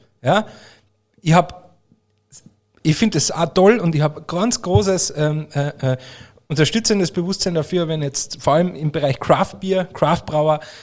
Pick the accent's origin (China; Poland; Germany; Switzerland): Germany; Bavaria; weil sind wir doch in Bayern oder ich bin ein Bayer oder was auch immer